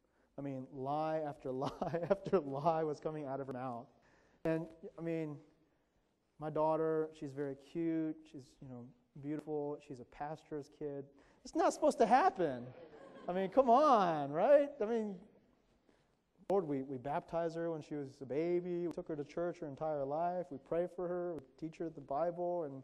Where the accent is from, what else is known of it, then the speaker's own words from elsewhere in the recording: East Cobb, Georgia, United States; my family, we grew up over in Cobb County, and the nearest mall to us when we were growing up in East Cobb was Cumberland Mall